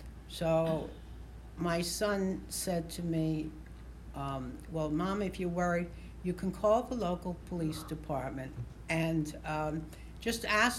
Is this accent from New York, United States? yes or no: yes; Bronx, New York, United States; I was born and raised in the Bronx. We lived in my grandparents' house until I was about 11, and then my parents bought their own home, also in the Bronx